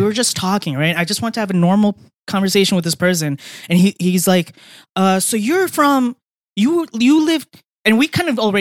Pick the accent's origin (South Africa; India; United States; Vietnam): India; dude, yeah, I'm from India